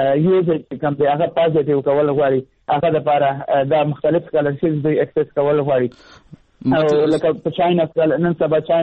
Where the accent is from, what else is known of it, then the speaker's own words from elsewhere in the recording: Khyber Pakhtunkhwa, Pakistan; زه زما تعلق د وزیرستان سره دی